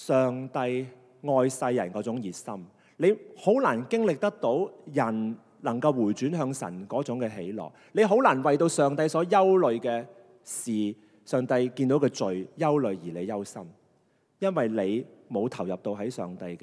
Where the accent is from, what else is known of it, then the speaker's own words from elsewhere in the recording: China; 特别我哋中国人，我哋教嗰啲仔点教嘅？